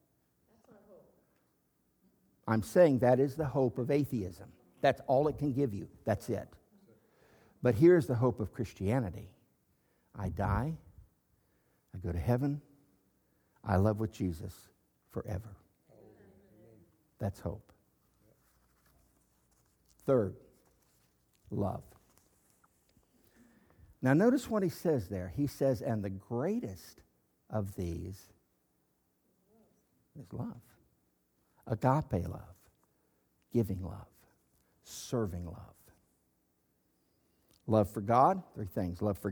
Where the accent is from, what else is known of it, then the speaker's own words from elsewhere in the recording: Texas, United States; Maybe it's just because I'm a Texan.